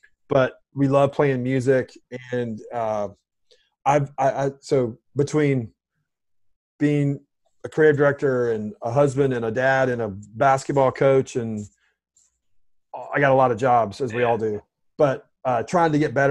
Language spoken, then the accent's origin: English; Memphis, Tennessee, United States; Well, I'm from Memphis originally, and that's my hometown.